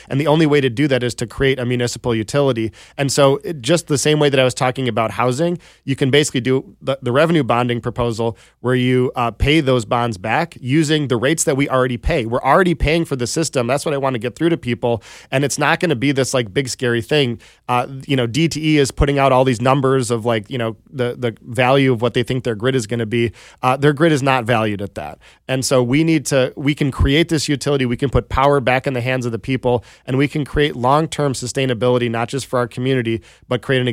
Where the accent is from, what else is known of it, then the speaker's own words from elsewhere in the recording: Ann Arbor, Michigan, United States; So I'm a mix of different backgrounds, but I'm a proud Ann Arborite who went through Ann Arbor Public Schools